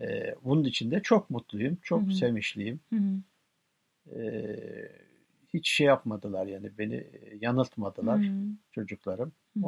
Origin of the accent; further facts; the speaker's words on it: Çevrecik, Tokat, Turkey; Köyümüzde eski, yani ismi Tinyaba, şimdiki ismi Çevrecik olan bir köyümüz.